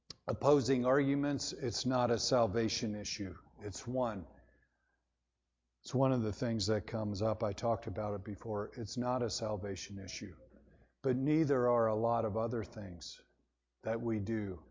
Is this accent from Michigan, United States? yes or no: yes; Michigan, United States; When I was a young man, like 16, 17 years old, I don't know if there's anyone around here. I grew up in Michigan.